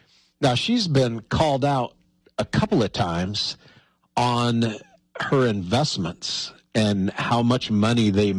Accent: Wyoming, United States; I spend a heck of a lot of more money in Montana than I do in my home state of Wyoming.

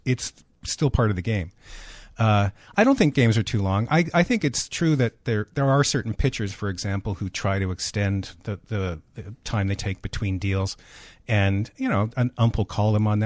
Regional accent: Toronto, Ontario, Canada; as a Canadian, there was organized baseball in Toronto, my home city, before Canada was a country.

